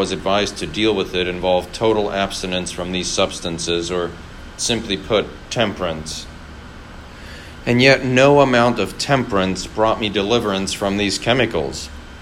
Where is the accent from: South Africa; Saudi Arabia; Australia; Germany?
Germany; Munich, Bavaria; now in United States; I was born in Munich, Germany, and grew up in a traditional two-parent, two-child family. I moved to the United States in 1985 when my dad accepted a job opportunity here in the States, and we all moved.